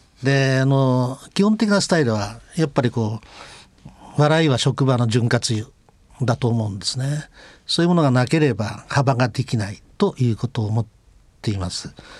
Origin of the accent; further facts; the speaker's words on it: Hamamatsu, Shizuoka, Japan; はい、私はもう浜松生まれ浜松育ちで、我が家は私を含めて15代目になりました。